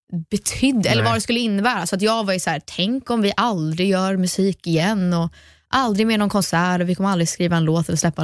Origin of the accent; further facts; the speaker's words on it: United States; also born or lived in Sweden; Alltså, jag är ju svensk. Jag föddes i Sverige, växte upp i USA. Så att jag är liksom en permanent resident. Så att jag bor där.